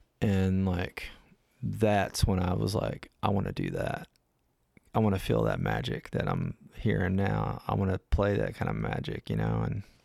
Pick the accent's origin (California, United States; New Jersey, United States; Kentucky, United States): Kentucky, United States; Bowling Green; born there; I was born right here in Bowling Green, Kentucky.